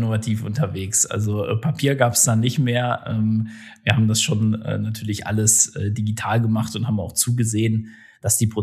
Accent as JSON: {"language": "German", "town": "Erfurt", "region": "Thuringia", "country": "Germany", "tie": "born there", "lives_now": "Düsseldorf, Germany", "said": "bin in Erfurt geboren, bin dann eigentlich über einen Zufall in Düsseldorf gelandet, habe hier Betriebswirtschaftslehre studiert"}